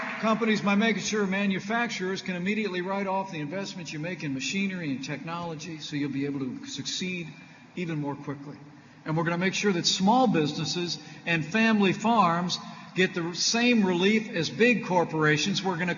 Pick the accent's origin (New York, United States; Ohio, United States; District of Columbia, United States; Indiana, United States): Indiana, United States; the truth is, states like my home state of Indiana and here in Michigan